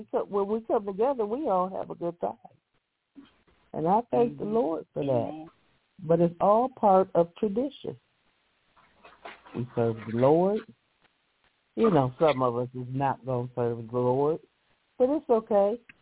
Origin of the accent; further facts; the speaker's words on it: Ohio, United States; And when I got grown, and I moved away from Ohio, I ain't go to church.